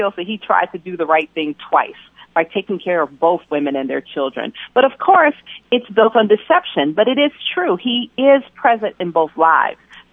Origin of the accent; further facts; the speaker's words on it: Atlanta, Georgia, United States; So growing up in Atlanta, that story, the story of the civil rights movement is always in the air.